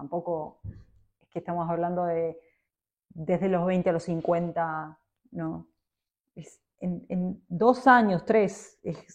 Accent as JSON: {"language": "Spanish", "country": "Argentina", "moved": "as an adult", "lives_now": "United States", "said": "Soy mezzosoprano argentina, directora de escena también. Hace 20 años que vivo en Estados Unidos."}